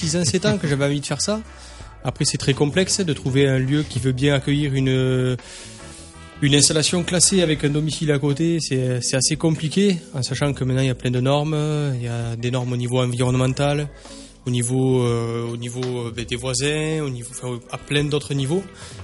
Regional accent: Occitanie, France; Enfin, je suis originaire de l'Hérault.

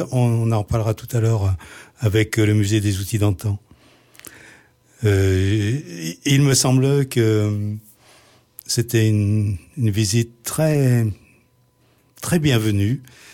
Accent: Auvergne-Rhône-Alpes, France; je suis un peu culotté puisque moi je suis du Beaujolais, mais j'ai cette région-ci

